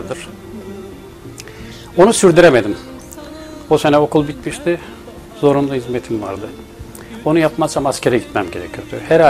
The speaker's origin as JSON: {"language": "Turkish", "region": "Ankara", "country": "Turkey", "tie": "born there", "said": "Ankara doğumluyum."}